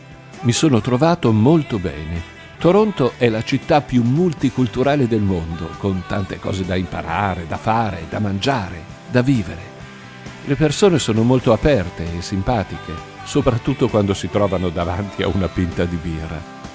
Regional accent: Imola, Emilia-Romagna, Italy; also born or lived in Ottawa, Canada; sono nato nel 1981 in Canada, ad Ottawa, dove mio padre ha lavorato 3 anni come ricercatore associato. Pochi mesi dopo la mia nascita ero già ad Imola, dove ho seguito il mio percorso di studi fino al diploma al liceo scientifico Rambaldi Valeriani.

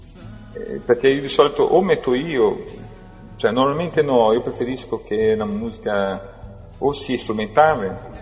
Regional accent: Spain; Il flamenco, io sono spagnolo, ho i nonni spagnoli, quindi ho una forte influenza a casa

